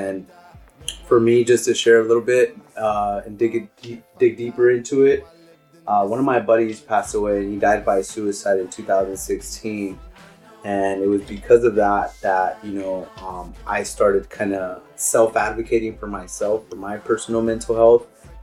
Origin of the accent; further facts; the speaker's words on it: Long Beach, California, United States; I grew up in Long Beach, predominantly, pretty much for the most part. I was born in South Central LA, but really I was raised my entire life in North Long Beach.